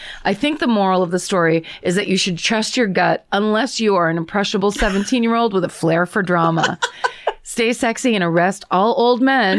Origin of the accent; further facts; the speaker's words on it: Claremont, Western Australia, Australia; I grew up in Claremont in Western Australia